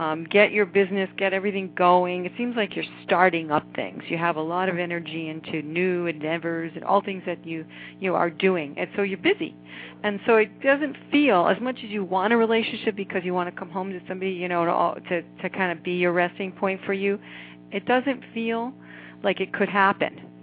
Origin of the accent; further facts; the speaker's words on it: California, United States; Oh, good, my hometown.